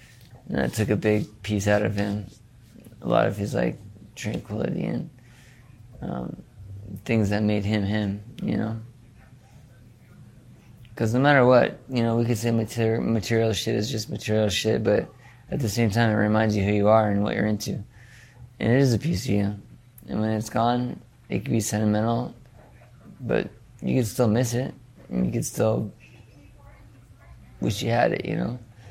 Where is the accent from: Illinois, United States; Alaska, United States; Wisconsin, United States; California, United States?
California, United States; born there; I was born on the La Jolla Res in North County, San Diego. Not La Jolla Shores, La Jolla, the reservation, which is a part of the Liseño Band tribe.